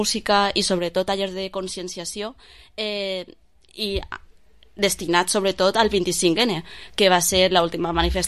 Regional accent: Almassora, Valencian Community, Spain; Jo, per exemple, soc d'Almassora

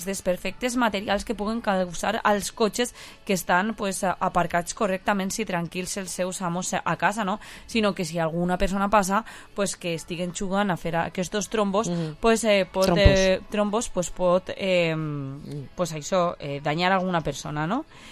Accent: Castelló de la Plana, Valencian Community, Spain; I els que som de Castelló podem fer-ho al següent codi

